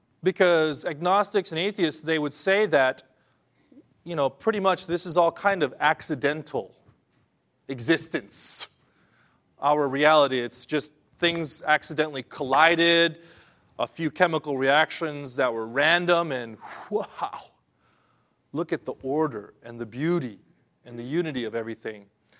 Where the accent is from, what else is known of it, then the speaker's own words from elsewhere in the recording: California, United States; So I'm from California, and there was a beautiful place called Lake Hume Lake